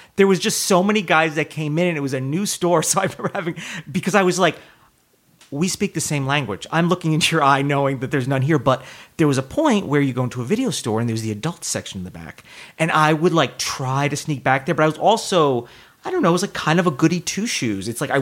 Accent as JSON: {"language": "English", "region": "New York", "country": "United States", "tie": "born or raised there", "also_born_or_lived": "New Jersey", "said": "And I grew up in New York, about an hour outside of New York City. So it's, relatively, it wasn't cosmopolitan, but it wasn't super suburban. It was like somewhere in the middle."}